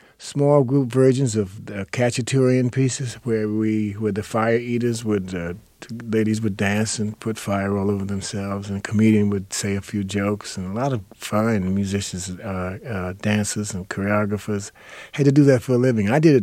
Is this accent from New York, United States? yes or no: yes; Brooklyn, New York, United States; No, I grew up in Brooklyn, New York, so it's right next door, of course, to Manhattan.